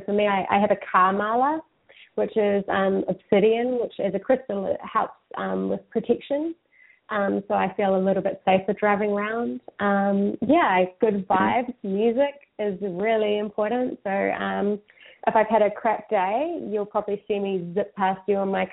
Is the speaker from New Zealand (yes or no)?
yes; New Zealand; accent: New Zealand; So, apologies about my New Zealand accent.